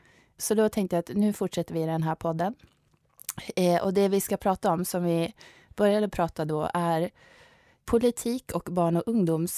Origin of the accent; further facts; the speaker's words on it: Sweden; jag är vit medelklass, jag är uppväxt i Sverige. Jag har inte bott i 3 olika världsdelar och haft väldigt svåra upplevelser.